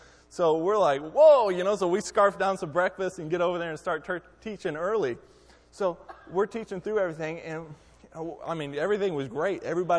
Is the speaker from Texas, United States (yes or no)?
yes; Texas, United States; see, I'm originally from Texas, so I definitely am more of a Texan than a Yankee, but anyway.